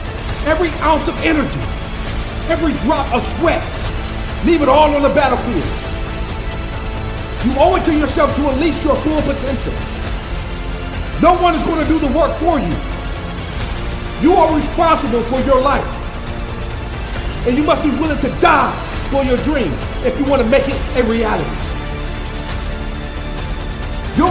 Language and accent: English; Pontiac, Michigan, United States; I grew up in Pontiac, Michigan, where most young men don't live to see their 18th birthday.